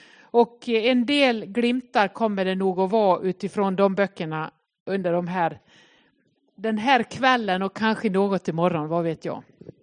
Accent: Nås, Dalarna County, Sweden; now in Gothenburg, Sweden; min mamma hemma i Nås i Västerdalarna. Jag är ifrån Nås, men bor i Göteborg.

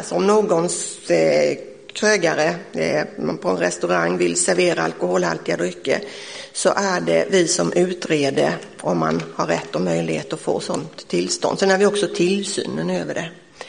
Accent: Skillingaryd, Jönköping County, Sweden; also born or lived in Gothenburg; Jag är en sån här genuin, tror jag, Vaggeryds kommuninvånare. Jag är född i Åkers församling, mitten på 50-talet. Sen är jag uppväxt i Skillingaryd. Bodde i Göteborg några år under 70-talet där jag jobbade och läste på socialhögskolan. Sen flyttade jag tillbaka till kommunen.

